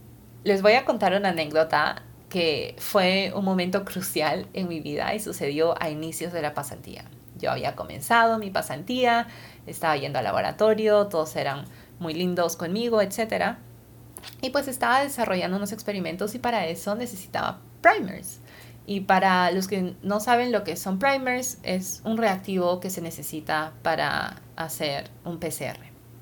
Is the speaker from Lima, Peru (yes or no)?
yes; Lima, Peru; yo soy de Perú, como te lo imaginas. Yo nací, crecí en Lima, Perú, y estudié biología en la Universidad Peruana Cayetano Heredia.